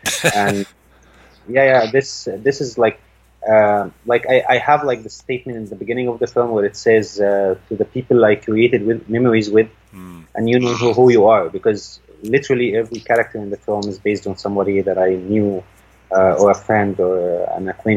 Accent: Saudi Arabia; also born or lived in France; now in Cairo, Egypt; I was raised in school in Saudi Arabia.

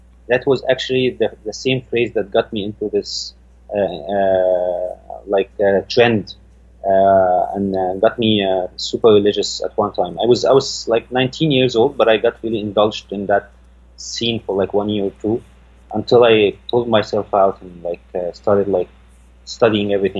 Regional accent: Saudi Arabia; also born or lived in France; now in Cairo, Egypt; I was raised in school in Saudi Arabia.

